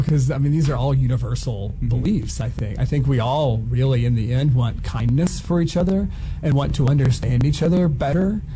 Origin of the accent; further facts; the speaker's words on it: Tulsa, Oklahoma, United States; I'm from Tulsa. That's my hometown.